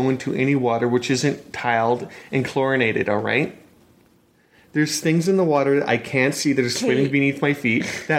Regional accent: Montreal, Quebec, Canada; born there; I was born in Montreal.

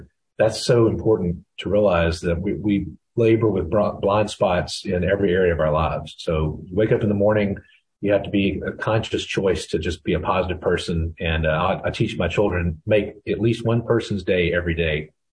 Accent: the South, United States; growing up in the South, we're the Bible Belt. If we're in the Bible Belt, Mississippi is the buckle, and, one of the big, big old buckle.

